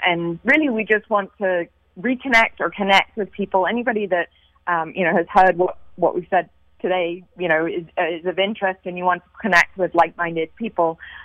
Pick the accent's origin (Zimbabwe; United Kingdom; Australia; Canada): United Kingdom; London; also born or lived in New York; now in Bay Area, United States; So I grew up in London, England, and I then moved to New York on the East Coast and lived there for a while. And then now I'm in California, Bay Area resident for the past 20 years. So my accent is a bit all over the place.